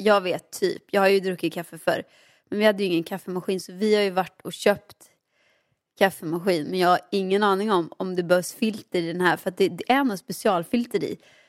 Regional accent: Åmål, Västra Götaland County, Sweden; now in Stockholm, Sweden; Alltså jag flyttar från Åmål till Stockholm. Så jag har ju aldrig känt mig hemma i Stockholm.

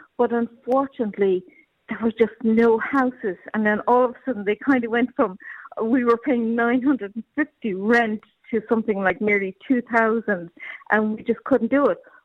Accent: Dublin, Leinster, Ireland; now in Cork, Ireland; I'm from Dublin originally, and I came down and I built my house in Cork

